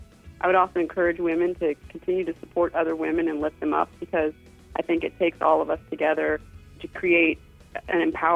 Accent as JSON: {"language": "English", "town": "Orlando", "region": "Florida", "country": "United States", "tie": "born or raised there", "also_born_or_lived": "Jacksonville", "said": "I actually was born in Jacksonville. However, I was raised in Orlando."}